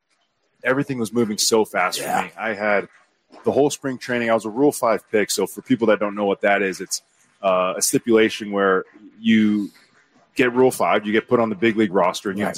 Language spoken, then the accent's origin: English; San Diego, California, United States; my hometown happens to be San Diego, best city in America.